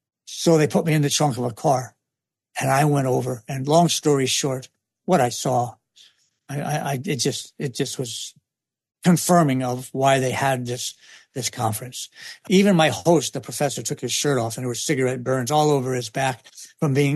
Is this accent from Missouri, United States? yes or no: yes; Missouri, United States; I'm from Missouri, which I am.